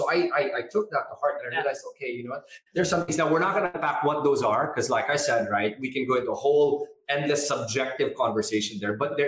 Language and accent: English; Philippines; And as a Filipino, you know, part of my identity growing up was, you know, we were convinced to believe that, you know, to be American was cooler, you know. Speaking like that, and we weren't allowed to speak Filipino at home.